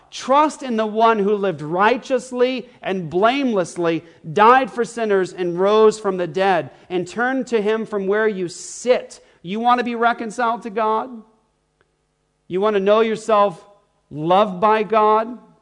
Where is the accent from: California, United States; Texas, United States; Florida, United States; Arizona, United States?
Arizona, United States; Tempe; I'm a Christian from Tempe, Arizona, a long way away from you.